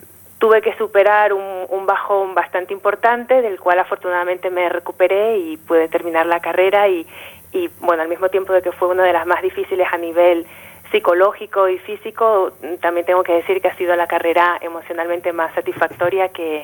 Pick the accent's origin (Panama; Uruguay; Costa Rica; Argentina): Panama; now in Spain; Yo soy panameña y vivo en España desde hace 15 años.